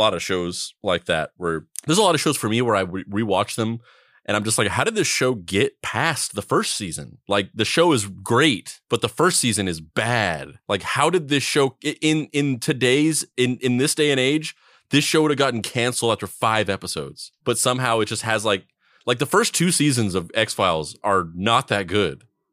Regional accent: Roswell, New Mexico, United States; There's a whole museum in my hometown dedicated to him.

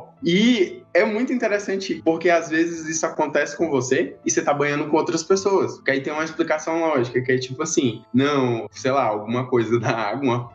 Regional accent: Maranhão, Brazil; ali no centro-sul do Maranhão, que é onde eu cresci

